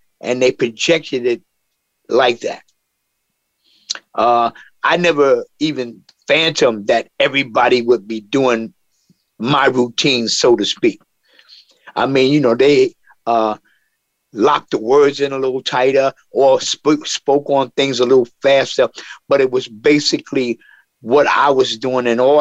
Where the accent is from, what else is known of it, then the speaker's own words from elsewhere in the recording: Harlem, New York, United States; In Harlem, you could walk down the street on a daily basis and feel the soul in the air.